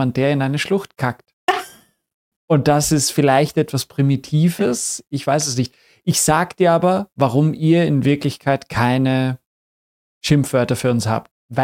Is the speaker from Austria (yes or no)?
yes; Vienna, Austria; accent: Viennese; also born or lived in Germany; dadurch, dass ich so viele Jahre drüben gelebt habe und also in Deutschland gelebt habe und gleichzeitig aber auch an meinem Wiener Akzent oder meinem österreichischen Akzent abgelegt habe